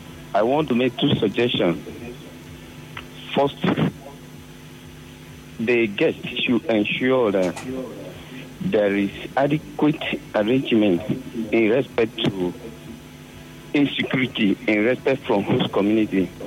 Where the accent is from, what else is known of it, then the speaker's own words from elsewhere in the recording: Rivers, Nigeria; I'm from Ogoni, a typical son of Ogoni.